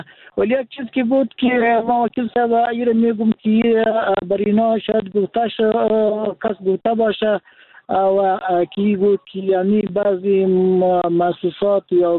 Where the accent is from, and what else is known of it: Daykundi, Afghanistan